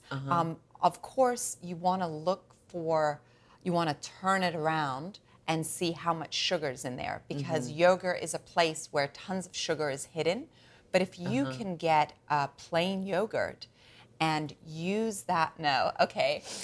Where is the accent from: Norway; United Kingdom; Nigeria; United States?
United Kingdom; England; I grew up in England, and we would get milk delivered